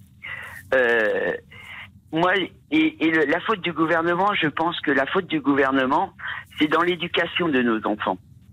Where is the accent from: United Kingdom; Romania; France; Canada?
France; Saint-Quentin, Hauts-de-France; puisque je suis de Saint-Quentin, donc c'était mon ancien maire et mon président de région